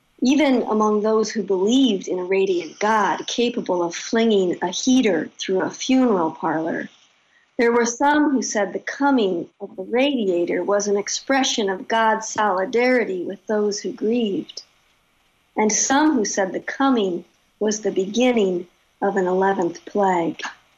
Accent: Michigan, United States; I grew up in Michigan, camping near the lakes, swimming in the lakes.

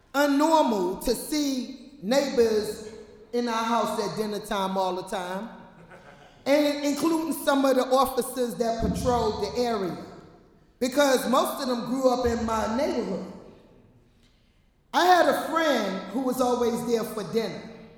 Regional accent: Bronx, New York, United States; Growing up in the Bronx tenement, I was number 10 of 11 children.

